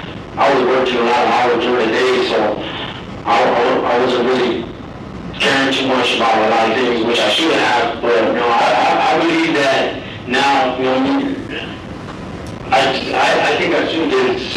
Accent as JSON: {"language": "English", "region": "Arizona", "country": "United States", "said": "Like, I'm not even from that county, I'm from Mojave County."}